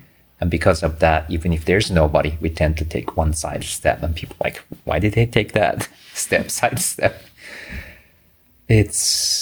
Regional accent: Japan; now in United States; I mean, I come from Japan, so when I came to the States

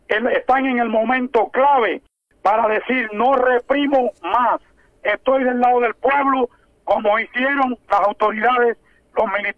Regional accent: Cuba; moved away; todos somos cubanos, estemos donde estemos

